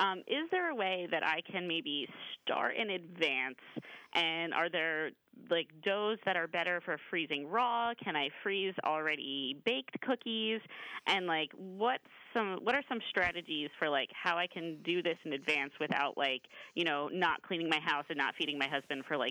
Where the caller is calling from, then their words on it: New Jersey, United States; I am calling from New Jersey.